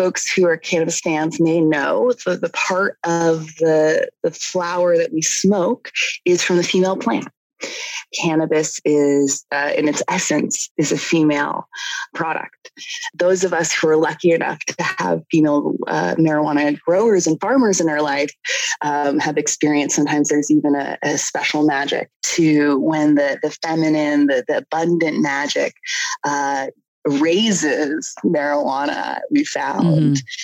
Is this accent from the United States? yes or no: no; Canada; I'm Canadian.